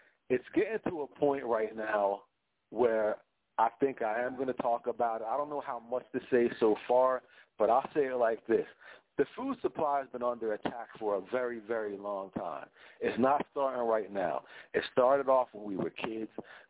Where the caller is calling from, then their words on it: New Jersey, United States; I'm calling from South Jersey.